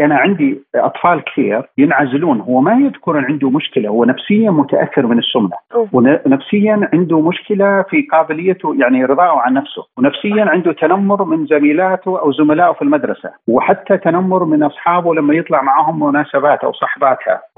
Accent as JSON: {"language": "Arabic", "country": "Saudi Arabia", "said": "إحنا عندنا في السعودية هيئة الدواء والغذاء"}